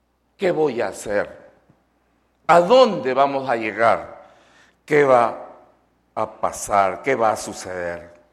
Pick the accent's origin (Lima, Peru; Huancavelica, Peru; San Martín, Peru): Lima, Peru; Yo vengo de Lima y nosotros tenemos un cielo color panza de burro. Gris siempre.